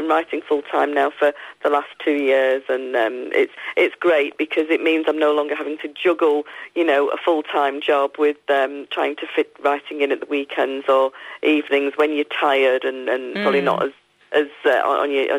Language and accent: English; Salford, North West England, United Kingdom; Well, I was born in Salford and grew up there. My family members are still there.